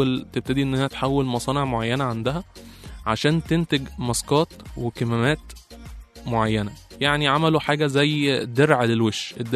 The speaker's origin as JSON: {"language": "Arabic", "country": "Egypt", "said": "الدرونز عندنا في مصر مش منتشره"}